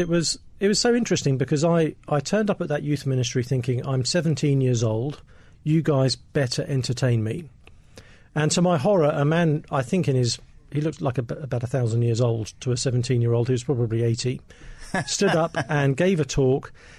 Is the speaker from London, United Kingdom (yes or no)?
no; Sevenoaks, South East England, United Kingdom; Kent. So it's in the most Kent. Southeasterly part, a little town called Sevenoaks.